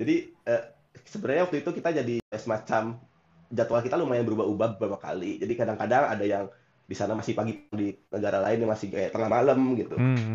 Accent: West Java, Indonesia; I mean, saya orang Sunda, jadi kalau saya lihat kayak di Pulau Jawa gitu

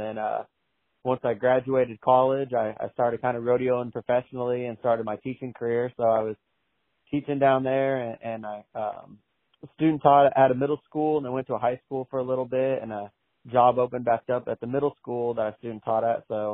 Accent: Kansas, United States; Yeah, I grew up in Kansas, and you know, played football and basketball and ran track in high school.

